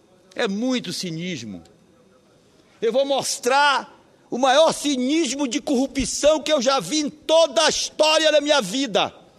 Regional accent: Pará, Brazil; Lá na minha terra, no Marajó, a gente diz assim, é muita cara de pau.

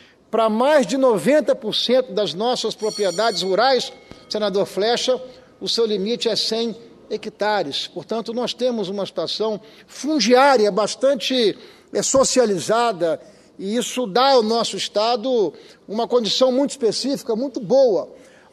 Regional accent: Espírito Santo, Brazil; a quem eu, como capixaba, presto toda a reverência

